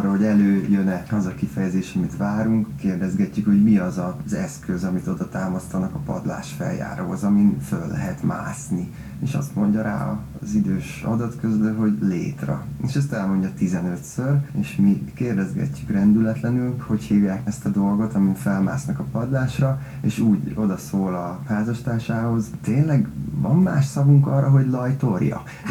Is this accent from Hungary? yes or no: yes; Kalocsa, Bács-Kiskun, Hungary; also born or lived in Kecskemét; Én is tulajdonképpen városi környezetben nőttem föl, de hagyományosan őző városokban, Kalocsán és Kecskeméten, úgyhogy azt meg magamon is megfigyelem, hogy amikor az érzelmi töletet is befolyásolja a mondani valómat, akkor egy-két szóban mégiscsak előjön néhány nyelvjárási sajátosság